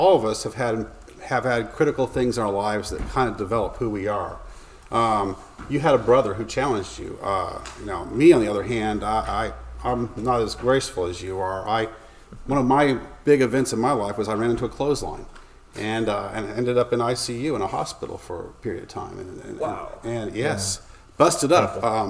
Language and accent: English; Orlando, Florida, United States; men like Chuck Lipford, Arnold Smead, and some others who were, who I grew up with in Orlando